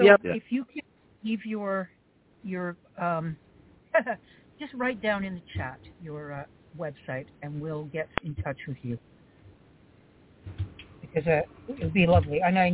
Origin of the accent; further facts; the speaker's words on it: Canada; California, and I'm from Canada.